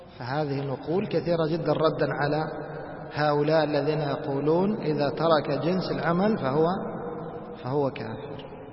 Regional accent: Egypt; وطبعا هذه الجماعة ظهرت عندنا في مصر فأهل مصر أدرى بهم

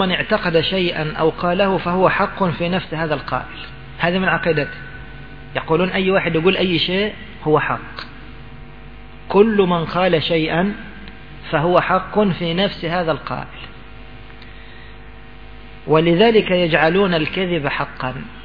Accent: Kafr El Sheikh Governorate, Egypt; انا في مرحلة التعليم كنت ادرس في دسوق، فكانوا في هذا المولد، مولد الدسوقي، انا اعرف رجل كان يبيت مع امرأة، هذا الرجل من عندنا من كفر الشيخ

